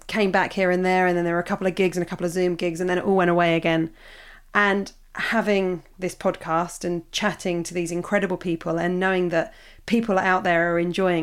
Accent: Australia; like I could escape the self-hatred and internalised homophobia that I've struggled with so much growing up in Australia.

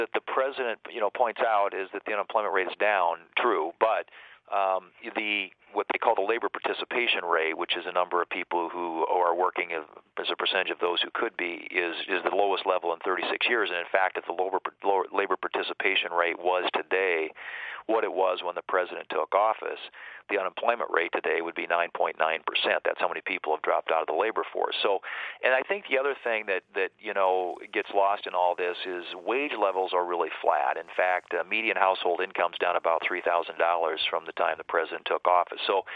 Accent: South Dakota, United States; I've talked to both Republican and Democrat small business owners in my home state of South Dakota

